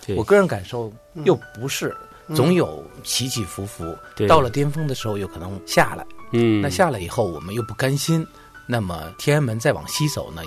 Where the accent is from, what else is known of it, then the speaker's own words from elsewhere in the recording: Beijing, China; 我是北京人，我就愿意用一个例子跟大家去分享